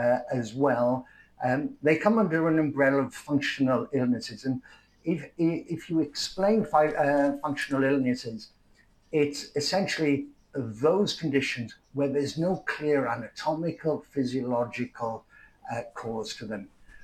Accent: Wales, United Kingdom; I suppose as a Welshman, I've always supported the underdog.

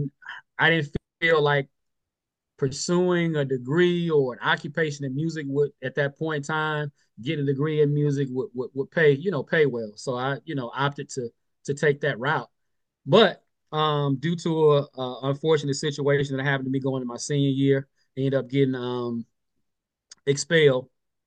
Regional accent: Mississippi, United States; I grew up in Mississippi, in a small rural country area. I'm in a very musical family.

